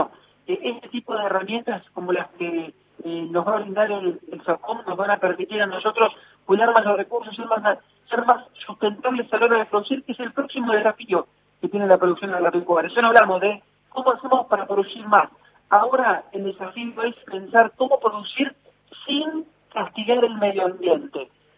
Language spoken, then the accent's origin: Spanish; Argentina